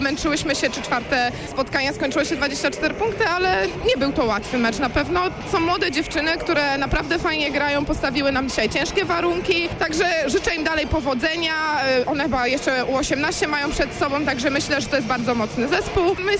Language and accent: Polish; Poznań, Greater Poland Voivodeship, Poland; Jestem z Poznania i zawsze trzymam kciuki za dziewczyny.